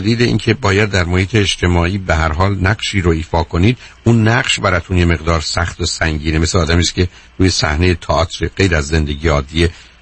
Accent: Iran; چرا انگلیسی رو با لهجه حرف میزنی؟ خب من ایرانیم.

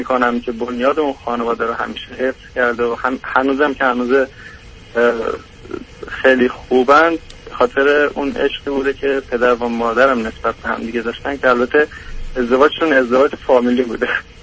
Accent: Iran; born there; من پدر و مادر من افغان هستم و خودم ایران متولد شدم، یعنی اکثر ما تو ایران متولد شدیم

